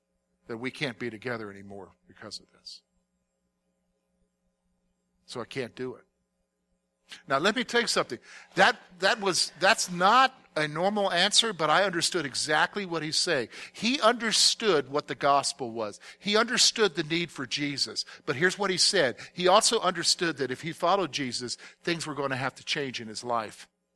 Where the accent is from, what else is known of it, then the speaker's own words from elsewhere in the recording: South Carolina, United States; And, I'm from South Carolina. My unit was from South Carolina, and we were up in Virginia at Camp Pickett.